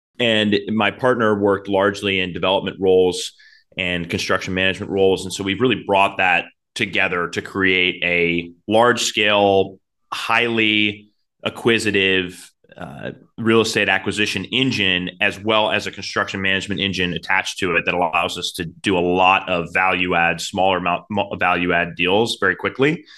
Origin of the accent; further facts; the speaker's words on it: Cleveland, Ohio, United States; moved away as an adult; So I grew up in Cleveland, Ohio. So very much so a Midwesterner from the start. I moved out to New York for college